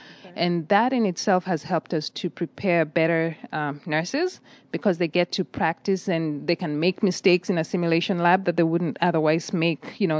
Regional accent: Nairobi, Kenya; moved away as an adult; now in Texas, United States; I'm originally from Kenya. Was born and raised in Nairobi, Kenya. Did my high school in Kenya, and shortly after completing my high school education there, I immigrated to the United States in 1996. And I have been in Texas pretty much throughout that whole time

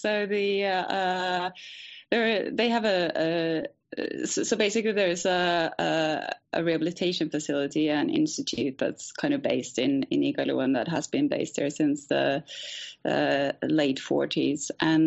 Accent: Norway; moved away; So I'm originally from Norway, but I've lived abroad for a number of years.

